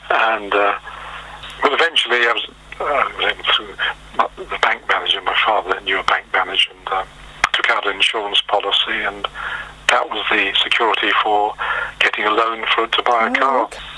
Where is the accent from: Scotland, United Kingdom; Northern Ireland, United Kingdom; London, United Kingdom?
Scotland, United Kingdom; And in those days, being very Scottish in the family, from a young age I used to wear the kilt every Sunday. That was my Sunday best. And once we came to Newport, I thought I'd look out for a Presbyterian church.